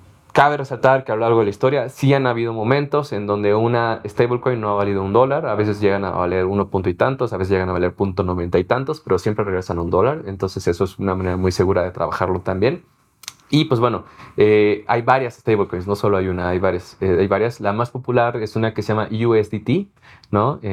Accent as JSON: {"language": "Spanish", "country": "Mexico", "said": "nosotros como mexicanos tenemos el tema de que va a variar el tipo de cambio dólar-peso"}